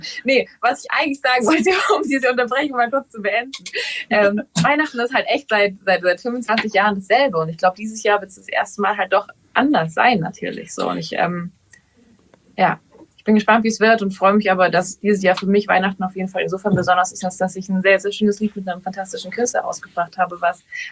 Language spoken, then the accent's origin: German; Baden-Württemberg, Germany; now in Berlin, Germany; Ich komme eigentlich aus dem Schwabeländle, ganz unten aus dem Süden und lebe jetzt aber, wie Joris ja auch, hier in Berlin.